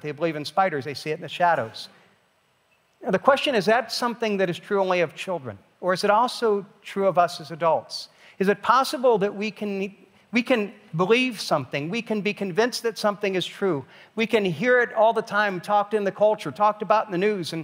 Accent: Ohio, United States; Now, I grew up here in Northeast Ohio, and growing up in Northeast Ohio, there was an iconic TV show that I loved growing up. I moved away in 1983, and after being gone for 25 years, when I came back

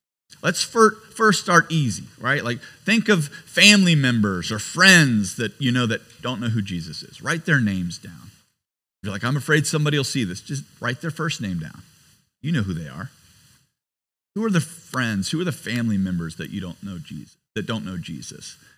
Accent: Indiana, United States; I'm from Indiana. We like a good ain't in there.

